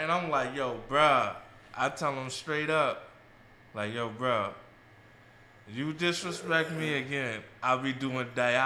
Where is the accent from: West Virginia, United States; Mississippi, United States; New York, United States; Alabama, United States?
New York, United States; New York City; trying to start a family and growing up in New York City.